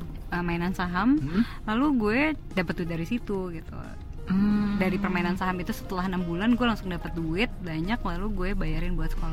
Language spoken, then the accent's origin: Indonesian; Sydney, New South Wales, Australia; moved away as an adult; also born or lived in Milan, Italy; Di Sydney. Berarti lalu pindah ke Milan setelah dewasa. Jadi yang membentuk aku bukan Italia, tapi Sydney.